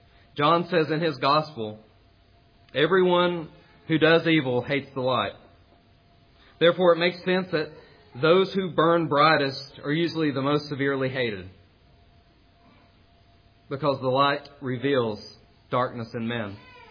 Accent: Castlewood, Virginia, United States; Now, many of you know that I am from Castlewood, Virginia. Castlewood really isn't a town. It's kind of this small community built on the side of a road.

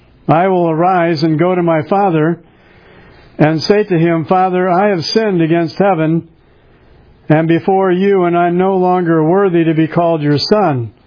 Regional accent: Washington, District of Columbia, United States; born there; I was born in 1951 in Washington, D.C.

